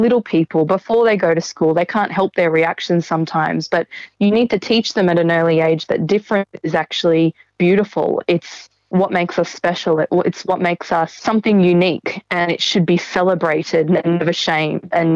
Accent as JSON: {"language": "English", "country": "Australia", "tie": "born there", "said": "No, I was born in Australia"}